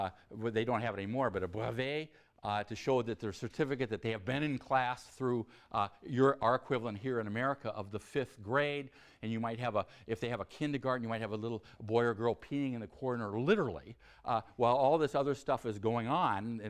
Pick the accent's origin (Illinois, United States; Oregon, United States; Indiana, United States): Oregon, United States; or from Oregon, where I'm from Eastern Oregon, or from Wyoming